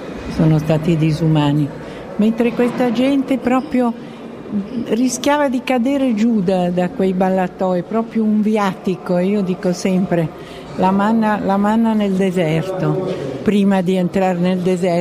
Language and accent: Italian; Milan, Lombardy, Italy; per una milanese di 13 anni, nata e cresciuta a Milano da genitori milanesi